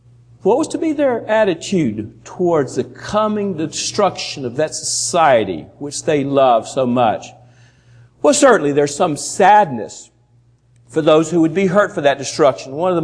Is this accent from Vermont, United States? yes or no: no; Alabama, United States; now in New Jersey, United States; I live in New Jersey. I've even been accused today of talking like a Yankee. But I'm from North Alabama.